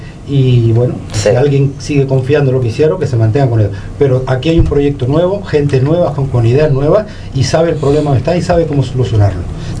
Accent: Canary Islands, Spain; yo cuando miro mi pueblo, miro mi municipio cómo está, es que siento pena y a veces, no quiero decir la otra palabra porque me siento muy orgulloso de él

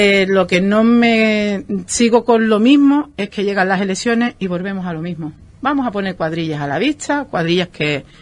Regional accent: Pájara, Canary Islands, Spain; luchar por lo que yo creo, que es mi pueblo. Tanto Costa Calma, como La Pared, como La Lajita, todo lo que es Pájara.

